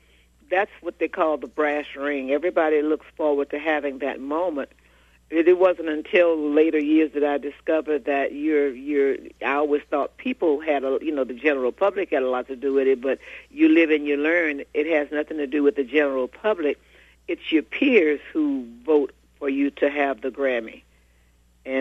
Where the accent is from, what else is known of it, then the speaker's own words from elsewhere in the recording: Louisiana, United States; Well, when you're growing up in Louisiana, in the southern part of Louisiana, well, in the South in general, that was part of your lifestyle.